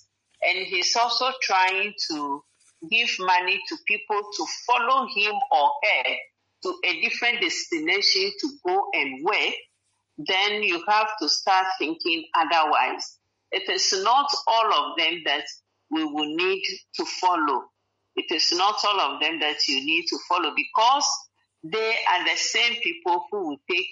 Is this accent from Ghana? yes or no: yes; Ghana; let's say the person is a Ghanaian, like I'm from Ghana